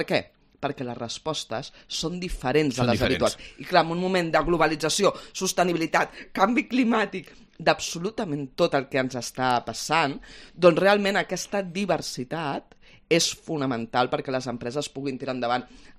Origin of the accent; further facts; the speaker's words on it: Catalonia, Spain; jo sóc catalana